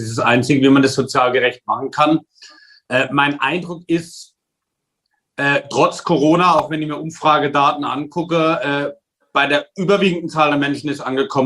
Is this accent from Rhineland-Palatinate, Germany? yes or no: yes; Wörth am Rhein, Rhineland-Palatinate, Germany; Ich komme selbst aus einer Stadt, in meiner Heimatgemeinde in Wörth am Rhein steht die größte Lkw-Fabrik der Welt.